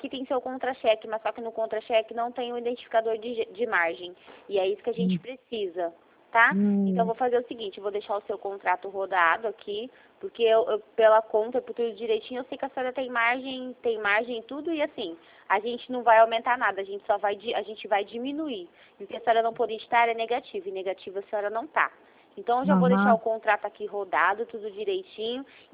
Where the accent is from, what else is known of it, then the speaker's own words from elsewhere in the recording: Paraná, Brazil; moved away; eu vim do Paraná